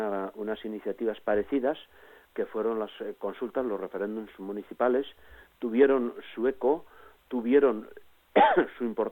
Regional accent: Leitza, Navarre, Spain; En Leiza, que es mi pueblo natal, se han repartido tres licencias, y en Pamplona, dos.

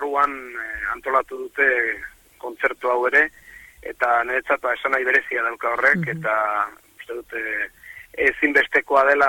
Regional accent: Lasarte-Oria, Basque Country, Spain; Lasarte arra naiz, hemen bertan jaiua gaina, eta niretzat nire herrian disko aurkeztea

